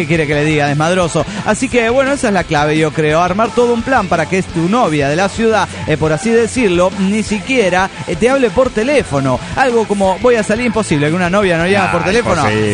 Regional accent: Caracas, Capital District, Venezuela; de Caracas, Venezuela, y hay fallas eléctricas aquí, ahora, mientras estoy escribiendo el pronóstico del tiempo.

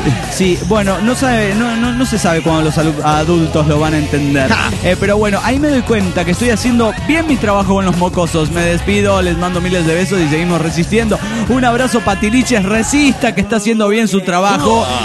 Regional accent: Cajamarca, Peru; de Cajamarca.

